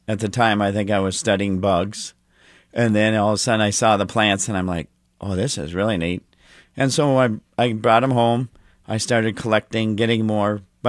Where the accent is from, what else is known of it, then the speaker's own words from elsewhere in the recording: North Dakota, United States; I'm from North Dakota.